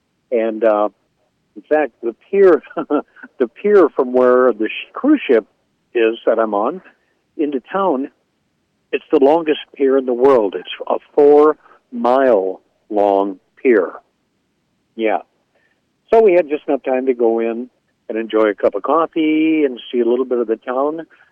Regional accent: Minneapolis, Minnesota, United States; A friend of mine that I originally know from my growing up in Minneapolis, Minnesota.

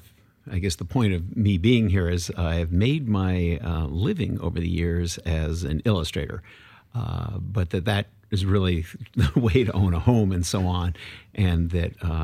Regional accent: Massachusetts, United States; now in Vashon, United States; I grew up on the East Coast outside of Boston, and it was very much a town where, it was a prosperous town where there was art

